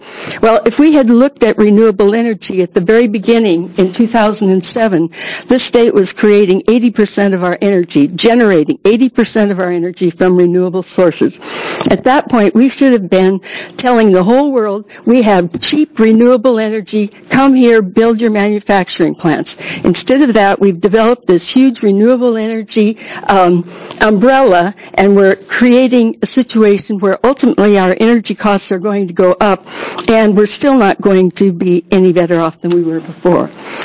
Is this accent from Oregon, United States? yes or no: yes; La Grande, Oregon, United States; from La Grande, Oregon